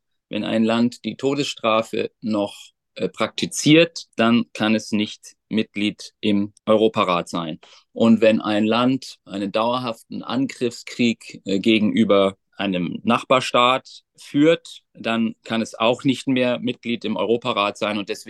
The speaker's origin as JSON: {"language": "German", "region": "Bavaria", "country": "Germany", "tie": "born or raised there", "said": "Ich bin in Bayern aufgewachsen. Meine Mutter war Engländerin, mein Vater Deutscher"}